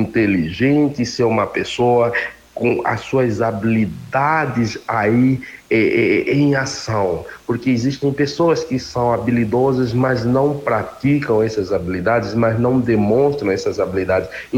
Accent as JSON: {"language": "Portuguese", "country": "Angola", "lives_now": "Brazil", "said": "Eu sou de Angola, como eu falei, eu vim de África"}